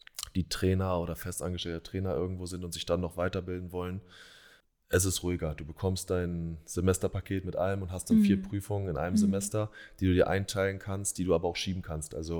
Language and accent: German; Bad Schwartau, Schleswig-Holstein, Germany; wo ich erst noch zurück in meine Heimat gegangen bin für eine Saison und bei Bad Schwartau gespielt habe